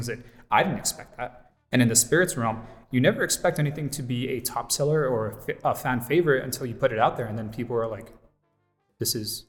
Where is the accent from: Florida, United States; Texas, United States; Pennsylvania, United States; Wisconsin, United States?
Texas, United States; Houston; now in El Paso, United States; I'm from Houston.